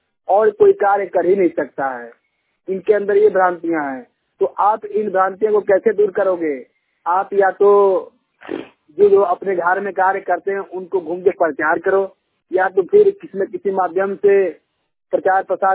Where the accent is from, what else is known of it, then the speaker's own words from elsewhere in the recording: Mai Bazar, Uttar Pradesh, India; जिला देवरिया, उत्तर प्रदेश, ग्राम मई बाजार का रहने वाला हूँ।